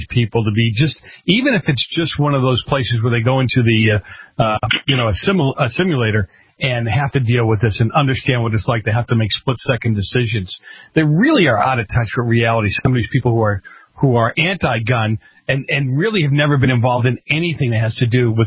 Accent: Boston, Massachusetts, United States; moved away as an adult; I didn't grow up in the middle of Montana either. I grew up in Boston. When I left Boston, I actually had a license to carry.

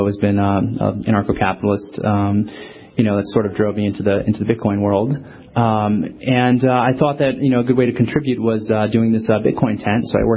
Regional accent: Rhode Island, United States; Yeah, but I'm originally from Rhode Island. I love the Northeast, so.

